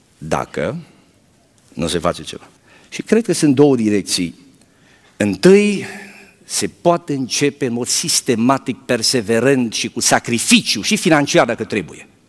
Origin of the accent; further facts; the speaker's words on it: Romania; Sunt român, îmi iubesc poporul, îmi iubesc limba